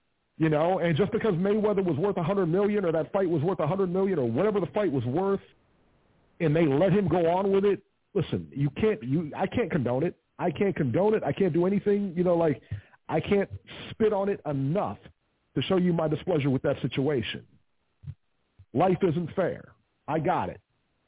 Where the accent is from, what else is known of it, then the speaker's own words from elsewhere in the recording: Mexico; Beeb is Lebanese. I'm Mexican.